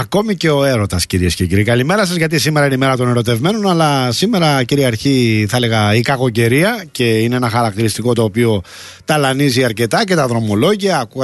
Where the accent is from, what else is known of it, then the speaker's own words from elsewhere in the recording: Rafina, Attica, Greece; η πατρίδα μου πολύ διάσημη βλέπω έχει γίνει. Όλο πλάνα από τη Ραφίνα βλέπω σε διάφορα τηλεοπτικά κανάλια.